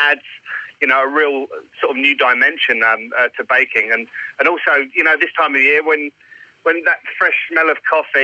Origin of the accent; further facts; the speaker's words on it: Melbourne, Victoria, Australia; Oh, you know, I'm from Melbourne.